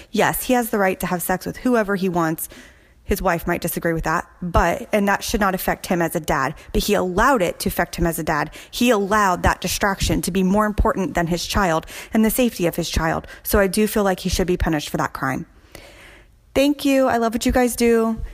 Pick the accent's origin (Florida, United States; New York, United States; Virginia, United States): Florida, United States; I'm from Florida